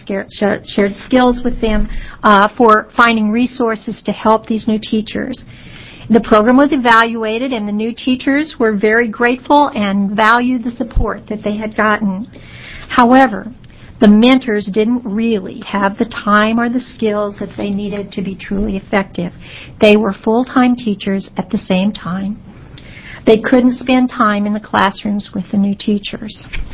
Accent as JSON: {"language": "English", "country": "United States", "said": "I'm from Lincoln County."}